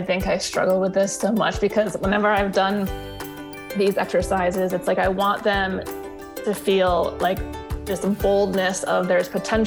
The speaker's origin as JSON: {"language": "English", "region": "Connecticut", "country": "United States", "tie": "born or raised there", "said": "No, I grew up in Connecticut. So kind of okay. New England based, used to the weather here"}